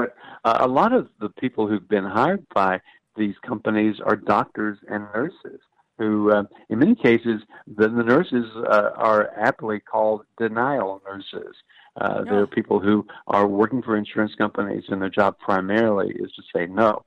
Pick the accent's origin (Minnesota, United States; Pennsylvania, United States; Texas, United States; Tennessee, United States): Tennessee, United States; I was back in my home state of Tennessee a couple of months ago